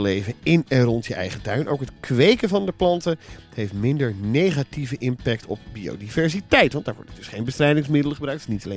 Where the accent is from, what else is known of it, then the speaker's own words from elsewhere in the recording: Friesland, Netherlands; Nee, ik kom van boven de rivieren. Ver boven de rivieren. Ik kom uit Friesland, hè.